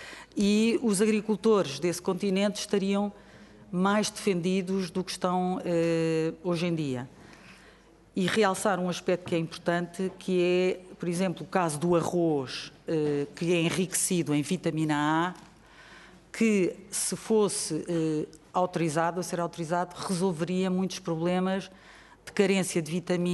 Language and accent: Portuguese; Portugal; nós, portugueses, agricultores portugueses